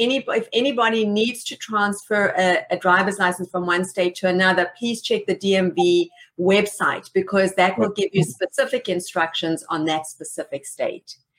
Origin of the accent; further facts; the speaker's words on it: South Africa; moved away; I actually did that when I came from South Africa. Yeah, I had my South African driver's license.